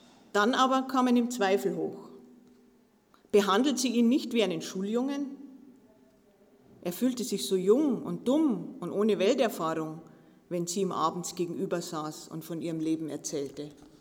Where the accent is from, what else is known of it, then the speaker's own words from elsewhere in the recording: Garmisch-Partenkirchen, Bavaria, Germany; Also ich bin in Garmisch-Partenkirchen geboren und aufgewachsen.